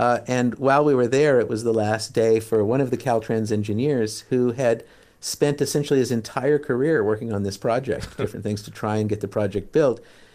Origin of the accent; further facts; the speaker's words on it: Long Beach, California, United States; I grew up in Long Beach, just about a quarter of a mile with what was to become the 405 freeway.